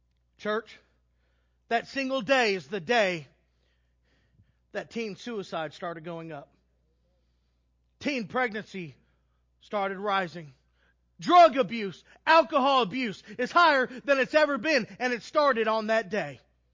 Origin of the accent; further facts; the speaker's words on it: Texas, United States; I'm a man. Let's get real. I'm from Texas. I want an Angus burger and put bacon on it